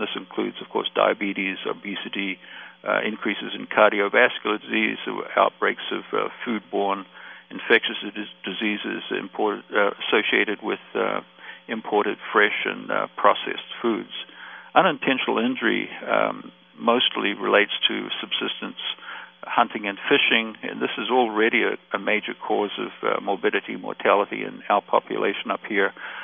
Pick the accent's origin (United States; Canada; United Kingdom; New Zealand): New Zealand; I grew up in New Zealand.